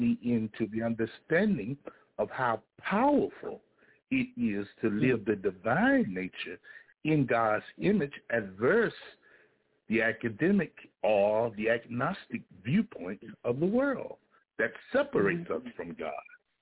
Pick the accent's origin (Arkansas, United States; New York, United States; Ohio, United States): Arkansas, United States; Little Rock; from Little Rock, Arkansas.